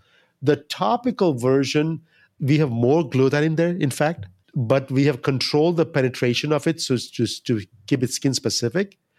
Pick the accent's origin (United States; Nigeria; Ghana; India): India; I'm Indian.